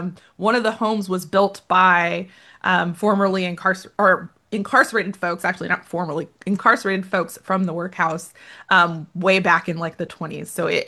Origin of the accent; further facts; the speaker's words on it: St. Louis, Missouri, United States; so I'm from St. Louis and have been here most of my life